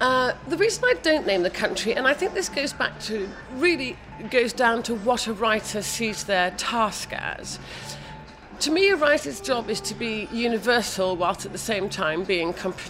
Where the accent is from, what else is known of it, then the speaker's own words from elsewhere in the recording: Sierra Leone; because I come from Sierra Leone, my father comes from Sierra Leone, I grew up there